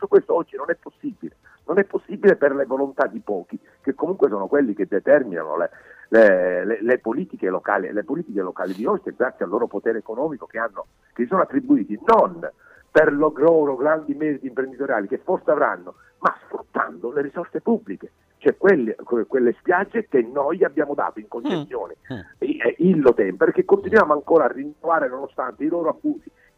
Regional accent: Sicily, Italy; Io sono siciliano, io non ho mai pagato per andare al mare.

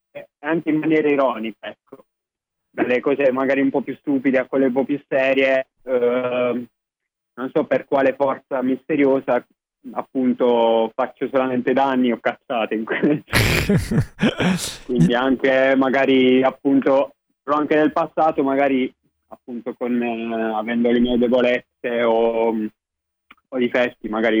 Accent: Modugno, Apulia, Italy; now in Rome, Italy; Sì, sono di Ave Modugno, un paesino vicinissimo a Bari.

